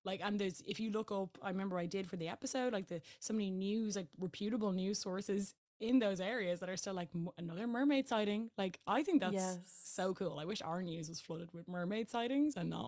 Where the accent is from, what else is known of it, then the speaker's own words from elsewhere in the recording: Ireland; I am Irish